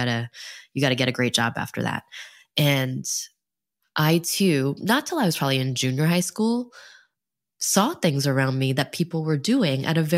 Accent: New York City, New York, United States; I didn't grow up in DC. I grew up in New York City. But I grew up around Chinatown. So growing up too, everybody around me looked like me.

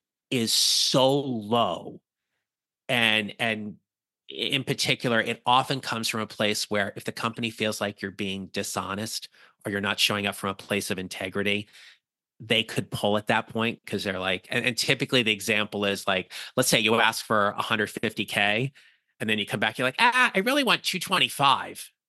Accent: New Jersey, United States; Now, Kate, you know this. I'm from New Jersey. It is part of my charm.

